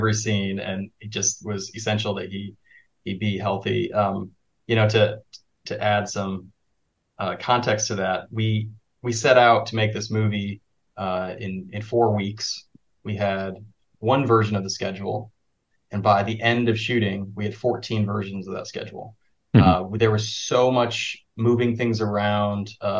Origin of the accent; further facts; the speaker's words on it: Michigan, United States; ultimately, I chose to base it on my hometown of Eden Rapids, Michigan, and base it on some characters that I knew growing up there